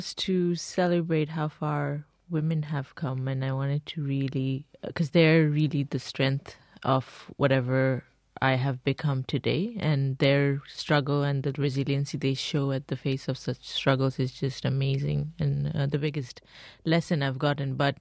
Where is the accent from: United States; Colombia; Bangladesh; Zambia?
Bangladesh; English is a second language; And I grew up in Bangladesh, and just given that it's a very predominantly Muslim society and very patriarchal